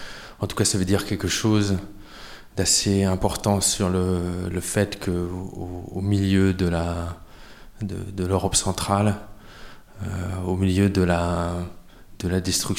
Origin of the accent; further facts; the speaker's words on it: France; Ce que je peux dire, c'est que j'ai grandi en France